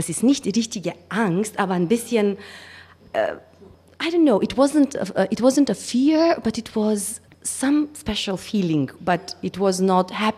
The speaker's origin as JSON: {"language": "German", "country": "North Macedonia", "second_language": "German", "moved": "yes", "lives_now": "Bonn, Germany", "said": "Ich komme aus Mazedonien, aber jetzt, ich wohne in Bonn seit 2011."}